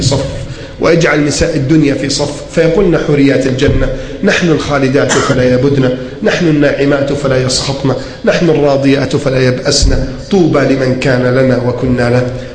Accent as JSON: {"language": "Arabic", "country": "Egypt"}